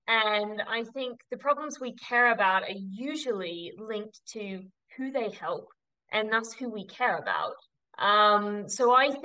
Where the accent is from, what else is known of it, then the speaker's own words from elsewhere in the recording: New South Wales, Australia; But I am Australian, even though my accent doesn't give me away anymore. But I was born and bred down on the New South Wales South Coast.